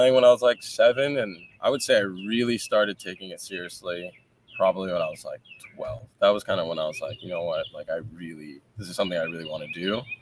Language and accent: English; Vancouver, British Columbia, Canada; I would say Charlotte and especially Vancouver, where I'm from, it's very alike, actually.